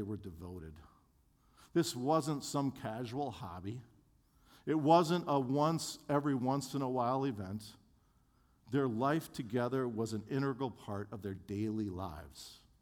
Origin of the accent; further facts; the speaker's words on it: Minneapolis, Minnesota, United States; I grew up in Minneapolis as a sinner and non-believer, so that's how I got there.